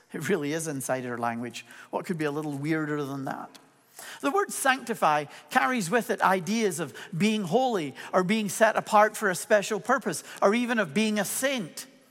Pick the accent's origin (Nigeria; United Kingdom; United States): United Kingdom; Scotland; born there; My accent has a whole lot more to do with the fact my wife is Irish than it is that I was born in Scotland.